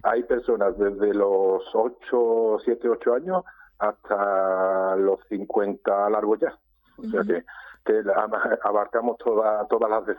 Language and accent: Spanish; Campillos, Andalusia, Spain; Bueno, normalmente casi todos somos de Campillo.